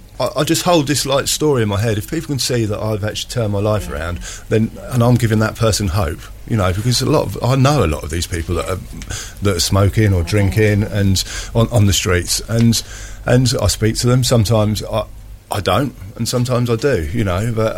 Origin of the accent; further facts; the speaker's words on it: South East England, United Kingdom; I am an Isle from the Isle of Wight